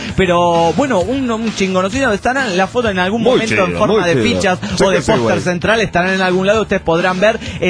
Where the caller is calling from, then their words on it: Mexico; de México.